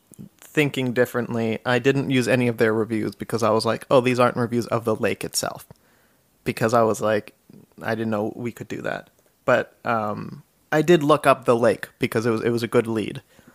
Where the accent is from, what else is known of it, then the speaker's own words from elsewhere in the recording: Cincinnati, Ohio, United States; I'm from Cincinnati.